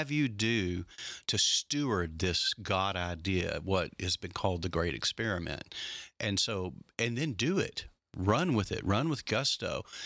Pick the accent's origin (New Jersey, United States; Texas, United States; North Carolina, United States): Texas, United States; And I'm from Texas, so I'm doubly proud.